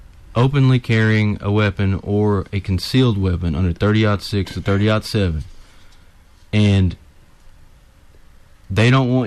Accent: Cameron, Texas, United States; I'm from Cameron. Know a lot of people in Milam County, wanted to come back here and fight in the trenches.

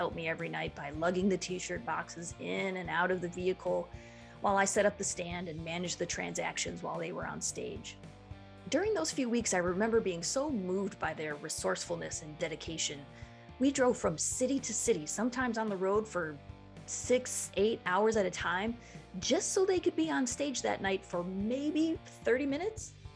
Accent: Detroit, Michigan, United States; Growing up in Detroit, the home of Motown, I'd always been a big music lover.

